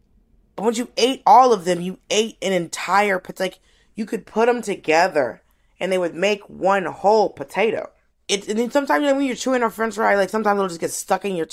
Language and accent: English; Miami, Florida, United States; also born or lived in Atlanta; You know, I was born in Miami and we lived there. Like, I was born and raised. Mm-hmm. I was born in Miami and was raised in Atlanta, Miami.